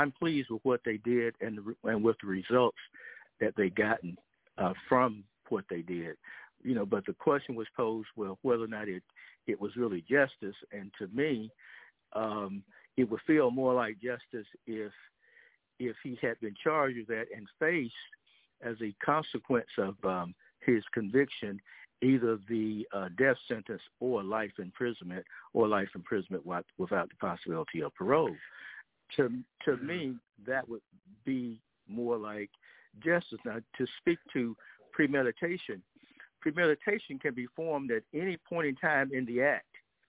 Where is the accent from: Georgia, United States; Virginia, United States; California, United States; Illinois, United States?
Georgia, United States; what happened in Georgia, in my home state